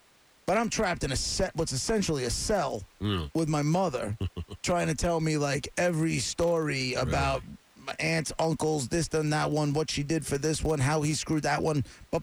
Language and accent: English; New York, United States; I grew up on Long Island in the suburbs.